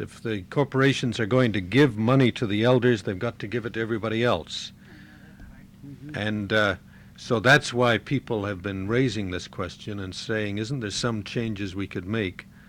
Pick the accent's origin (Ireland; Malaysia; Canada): Canada; I come from Canada, and I spent 3 years in the Canadian Arctic in the 1970s going to villages